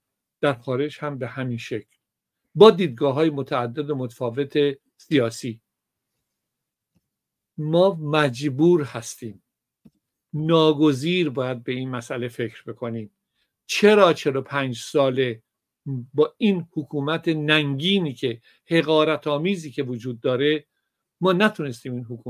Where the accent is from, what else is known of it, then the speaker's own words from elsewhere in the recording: Iran; مرحله اول من یک ایرانی هستم